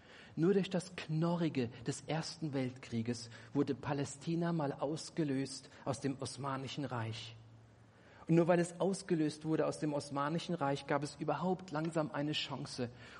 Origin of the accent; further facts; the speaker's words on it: Germany; Ist nicht ganz einfach, weil ich das als Deutscher sage.